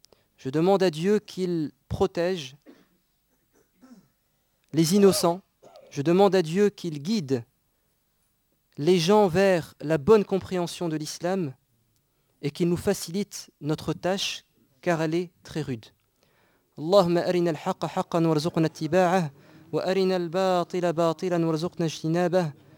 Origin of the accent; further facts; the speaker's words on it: France; nous aspirons, en tant qu'êtres humains, en tant que Français, à la paix.